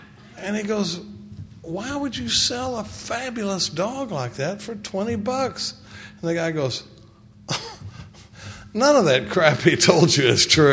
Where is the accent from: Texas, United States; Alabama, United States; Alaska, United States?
Texas, United States; Dallas; I grew up in Dallas, Texas. I was born in '56 towards the tail end of the baby boom